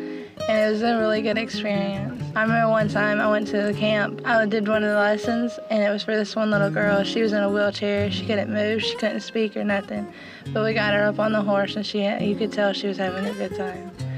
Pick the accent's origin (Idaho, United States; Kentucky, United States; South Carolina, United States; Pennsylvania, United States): South Carolina, United States; Anderson; Let's see, I graduated from Westside High School. I grew up in Anderson my whole life. I recently moved to Honey and Patton, so I'm living up there.